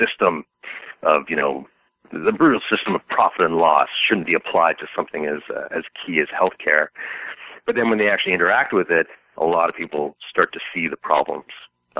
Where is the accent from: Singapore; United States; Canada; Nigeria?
Canada; Ottawa, Ontario; I grew up in Ottawa, so it's sort of the place where it's just politics all the time.